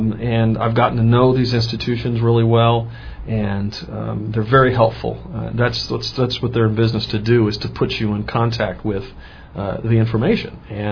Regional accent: Virginia, United States; growing up in Chesterfield County and around so much history

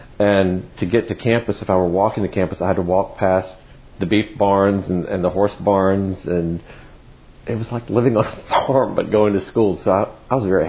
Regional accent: Charlottesville, Virginia, United States; I grew up outside of Charlottesville and saw the University of Virginia quite often

